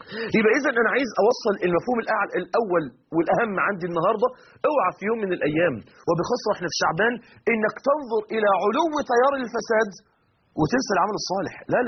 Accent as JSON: {"language": "Arabic", "town": "Mansoura", "region": "Dakahlia", "country": "Egypt", "said": "انا مثلا من المنصوره"}